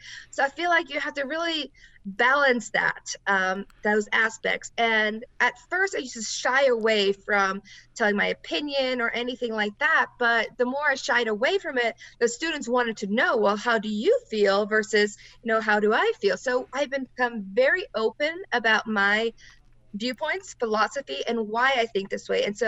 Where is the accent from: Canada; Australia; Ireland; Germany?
Germany; now in United States; well, from my personal background, I come from Germany. This isn't a question in Germany.